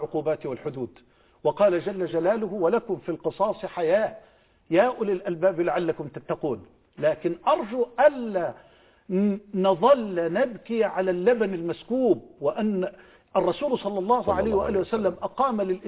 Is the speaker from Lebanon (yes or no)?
no; Egypt; مؤسساتنا في بلدنا مصر